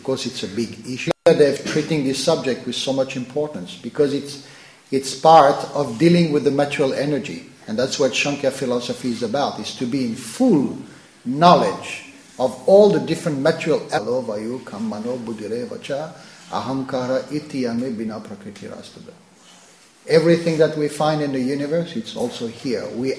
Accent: Melbourne, Victoria, Australia; in my hometown Melbourne Mahaprabhu Mandir.

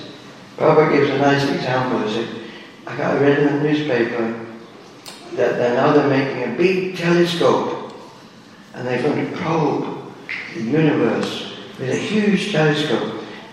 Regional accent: England, United Kingdom; born there; I was born up in England.

